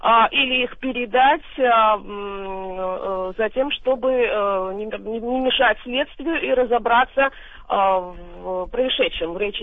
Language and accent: Russian; Georgia; просто как человек, который живу в Грузии, я грузинка.